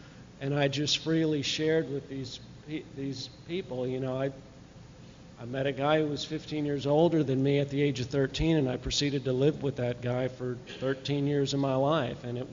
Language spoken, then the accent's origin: English; Nashville, Tennessee, United States; I'm an alcoholic. I'm visiting from Nashville, Tennessee